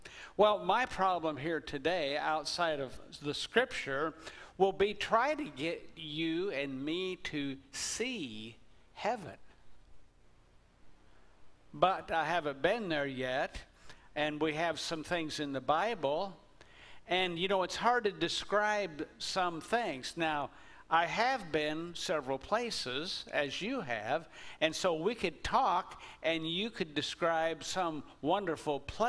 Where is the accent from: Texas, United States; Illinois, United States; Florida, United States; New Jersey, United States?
Texas, United States; Baird; my hometown of Baird